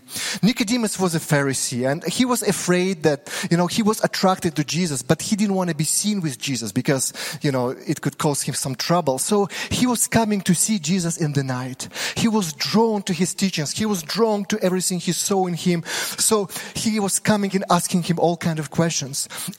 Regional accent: Ukraine; English is a second language; I said that I'm from Ukraine

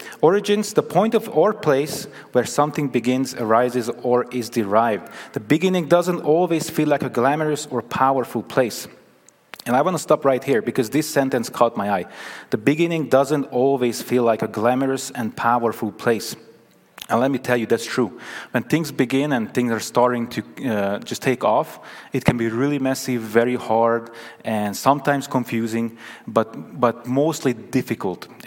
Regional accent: Hungary; I was born and raised in Hungary. I was raised by my uncle and my aunt.

